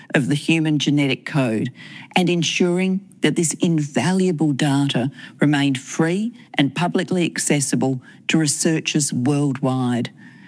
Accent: Australia; As an Australian, I am immensely proud of her.

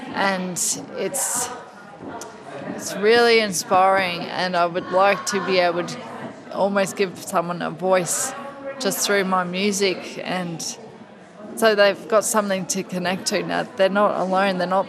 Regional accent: Clifton Springs, Victoria, Australia; I've grown up on the Bellarine Peninsula, so I was from Clifton Springs originally. But then my now husband, brought me over here to Point Lonsdale and in Queenscliff area about 16 years ago

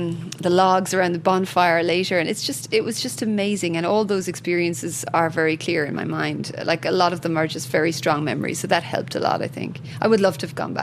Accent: Ireland; now in Australia; I don't know that I'd describe myself as purely Irish anymore. Somewhere over the years it shifted, and I think I would describe myself as Irish Australian. But I'm not Australian. I wasn't born and bred here.

